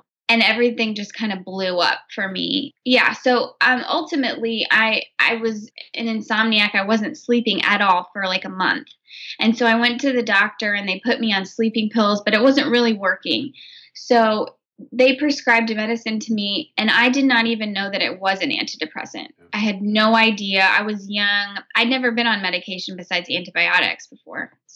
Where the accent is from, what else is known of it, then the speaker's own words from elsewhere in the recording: Illinois, United States; I'm from Illinois in the US, and I have a great family.